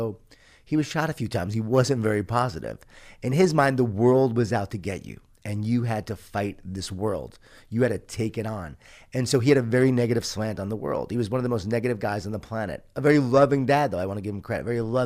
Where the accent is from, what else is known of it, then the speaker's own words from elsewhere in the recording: Long Island, New York, United States; I grew up in Long Island, New York, a Jewish Italian family, a lot of food, a lot of guilt, a lot of wine, a lot of whining.